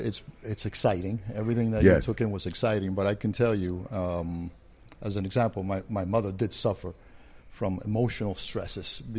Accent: Bronx, New York, United States; now in Florida, United States; We moved to Florida a few years later. My father got the opportunity to go to South Florida with a job offer. And being a good Cuban, most of them end up in Miami anyway

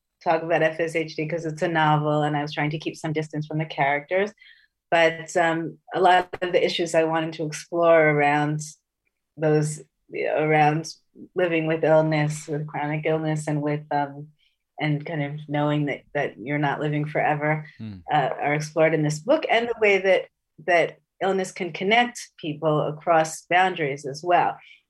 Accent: United States; now in Israel; So I live in Israel. I grew up in the United States

